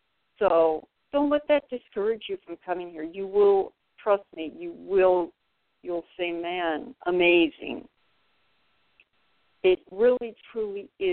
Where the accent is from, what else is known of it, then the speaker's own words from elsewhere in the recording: California, United States; Now, I have been here 2 years. I am from California. And I have to say the weather is nothing like California.